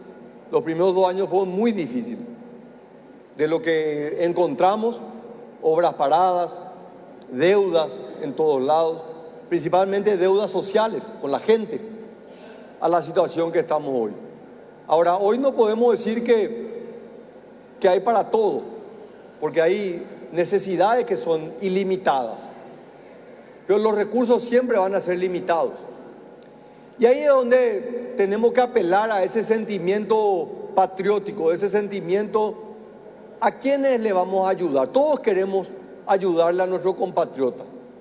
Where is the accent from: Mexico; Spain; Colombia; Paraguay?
Paraguay; me siento orgulloso como paraguayo, como colorado